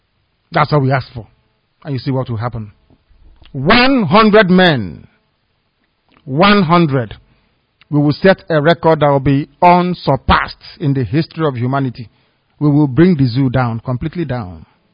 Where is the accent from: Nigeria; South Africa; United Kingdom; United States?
Nigeria; South East; born there; I was born in Biafra land and that is where I will die. Not in Europe, God forbid.